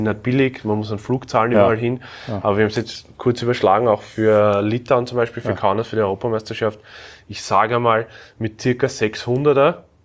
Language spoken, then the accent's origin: German; Austria